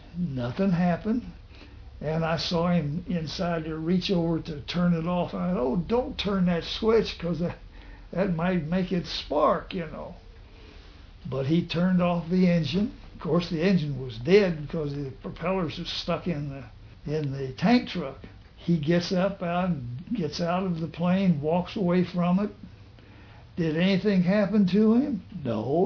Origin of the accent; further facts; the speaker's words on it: Marshall, Missouri, United States; Said, well, I'm from Marshall, Missouri.